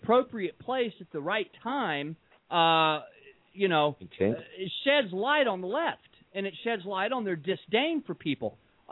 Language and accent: English; Texas, United States; Now, mind you, I grew up in South Texas. The CSA thing, the whole that whole thing is not real big in Texas.